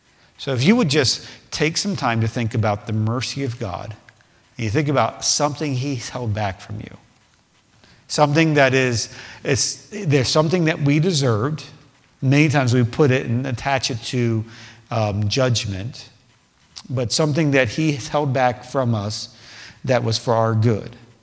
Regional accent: United States; born there; It's only by your goodness I was born in America.

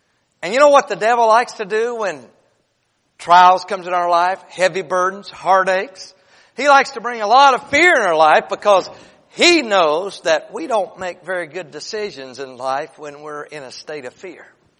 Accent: North Carolina, United States; moved away as an adult; also born or lived in Washington; I'm from North Carolina. My wife and I, we were married a few years. And then the Lord called us to go to Washington State, Seattle, from Seattle, 26 miles north.

